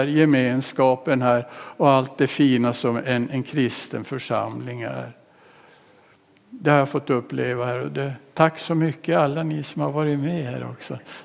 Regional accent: Luleå, Norrbotten County, Sweden; now in Karlshamn, Sweden; vi har flyttat från Bökemål och vi bor i Karlshamn nu. Annars kommer jag uppifrån Luleå.

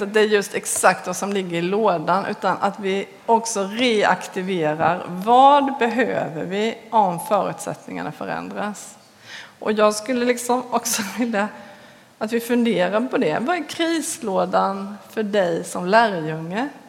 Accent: Småland, Sweden; Vilken tur att vi är smålänningar. För vi har väl lite där i oss.

